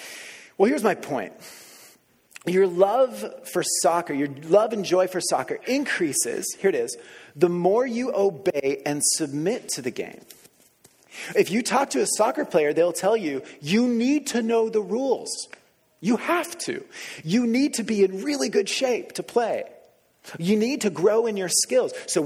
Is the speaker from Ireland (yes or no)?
no; Colombia; Growing up in South America, in Colombia, I admired